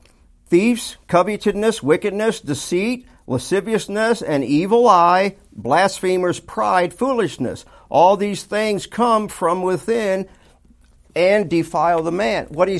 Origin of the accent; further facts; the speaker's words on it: the South, United States; I was raised in the South, and we eat pork chops.